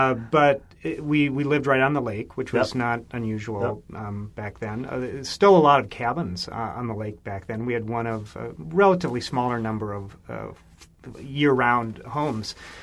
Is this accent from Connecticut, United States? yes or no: no; Prior Lake, Minnesota, United States; So I grew up as a Minnesotan. We moved to Prior Lake when I was four. Prior Lake, which now is a big suburb, at a population of 800 people. So it was very much a little rural farming community back then.